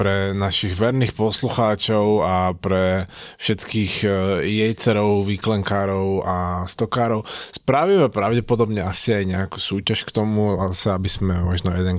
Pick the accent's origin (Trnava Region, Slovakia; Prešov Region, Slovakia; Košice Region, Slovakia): Trnava Region, Slovakia; Senica; jak by sa povedalo u nás v Senici.